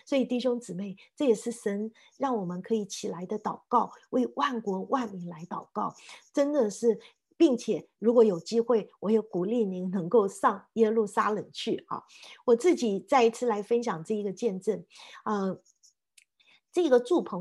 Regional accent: China; 就拿出我们中国人的啊冲啊

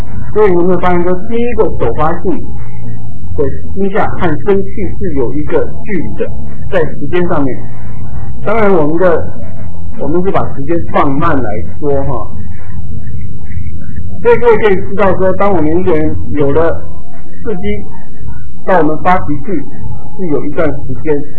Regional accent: southern Taiwan, Taiwan; 我是在台湾南部长大的，小的时候，那知道那边的比较淳朴，很多的邻舍啊，还有亲戚啊，都是很近

